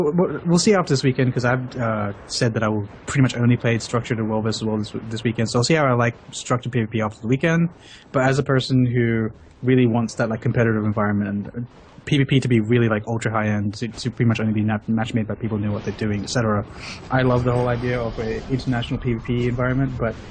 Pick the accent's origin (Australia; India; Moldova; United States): Australia; I'm Australian, so I played on Euro servers.